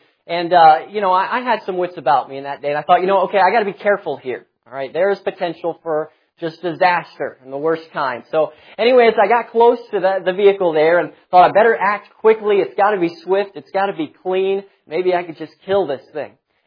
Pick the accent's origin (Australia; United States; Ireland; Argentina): United States; Florida; I grew up in Florida. Of course, we have wasps here, that sort of thing.